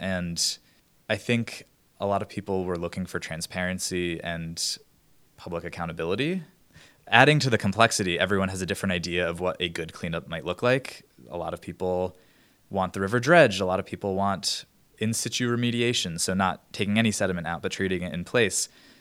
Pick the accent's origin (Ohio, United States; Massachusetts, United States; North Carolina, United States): Massachusetts, United States; Pittsfield; I'm from Pittsfield in Lenox. I grew up a half mile from the river, and when I was growing up, I would play in the river, canoe, kayak, sometimes swim in it